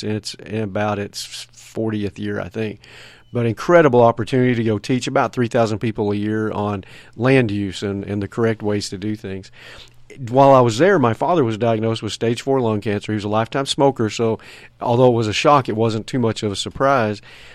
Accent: Texas, United States; I'm from Texas originally, born and raised on ranches and in rural areas

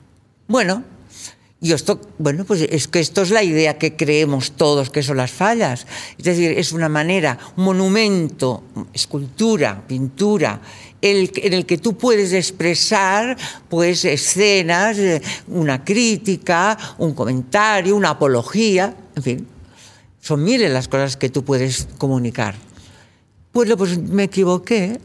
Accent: Catalonia, Spain; now in Valencia, Spain; porque yo soy catalana, pero bueno, yo me siento hija del mundo.

